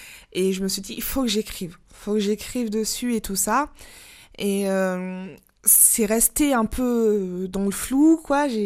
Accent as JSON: {"language": "French", "region": "Auvergne-Rhône-Alpes", "country": "France", "tie": "born or raised there", "said": "J'ai 24 ans, je suis une Française noire et j'habite dans une petite ville drômoise depuis l'enfance."}